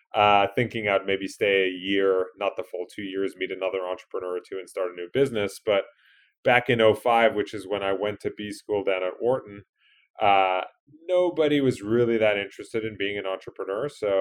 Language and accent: English; England, United Kingdom; moved away as an adult; now in United States; So you can't tell from my accent. My wife reminds me that I don't look or sound like James Bond, but I grew up in England, so I have that in common with him. But I came to the U.S. in college many moons ago